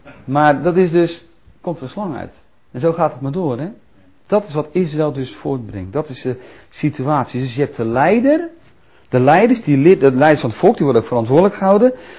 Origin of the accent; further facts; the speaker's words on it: Netherlands; born there; Ik ben gewoon geboren in Nederland. Ik heb geen relatie met God de Vader, met verbonden en de wet. Ik woonde ook niet in een land, Israël. Ik ben ook niet besneden. Ik kom ook niet bij Abraham vandaan.